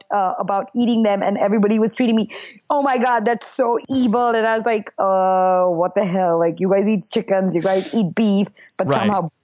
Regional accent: New Jersey, United States; Come on. I'm from Jersey. I'm voting

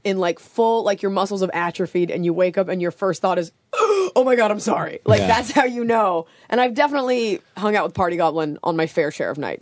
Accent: Dallas, Texas, United States; I'm from Dallas. Mm. Keep me company on the way back. So I went to school in Boston.

